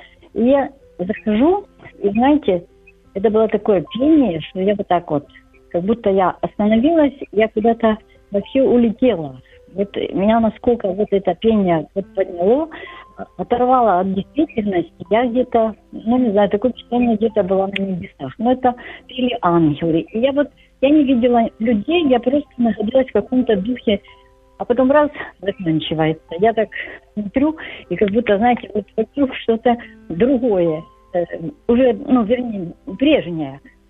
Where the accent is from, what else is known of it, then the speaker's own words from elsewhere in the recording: Dnipro, Dnipropetrovsk Oblast, Ukraine; Я з України, з Дніпра.